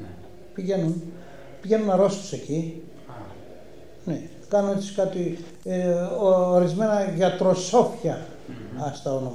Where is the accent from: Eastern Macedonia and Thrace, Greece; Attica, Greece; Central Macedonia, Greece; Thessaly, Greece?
Eastern Macedonia and Thrace, Greece; Sikorachi; Διότι εγώ θυμάμαι από το χωριό μου, εμείς χορεύαμε πολλούς ποντιακούς χορούς.